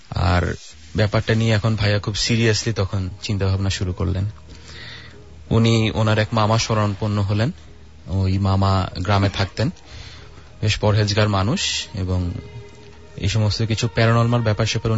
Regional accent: Dhaka, Dhaka Division, Bangladesh; আমি নাইন মালিবাগ থেকে আসছি, আমি একটি বেসরকারি ব্যাংকে কর্মরত আছি।

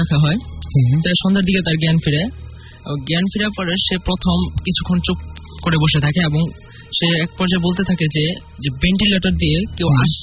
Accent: Narsingdi, Dhaka Division, Bangladesh; আমি নরসিংদী থেকে এসেছি, আমি ঢাকা নর্ড এম কলেজে পড়ছি।

